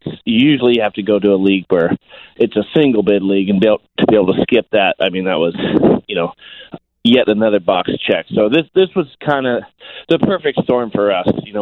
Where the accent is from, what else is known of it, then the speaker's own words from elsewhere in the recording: Sacramento, California, United States; got on at Sacramento State, which was my hometown.